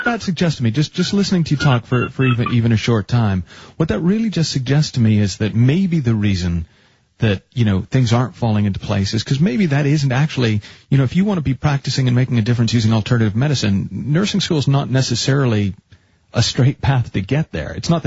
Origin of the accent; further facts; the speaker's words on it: Massachusetts, United States; Oh, well, I grew up in Massachusetts, and as a teenager, I'm sure that had I known there was a Belchertown, it would have made me very happy.